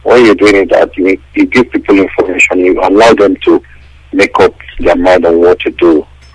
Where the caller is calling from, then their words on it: Norway; I'm calling from Norway.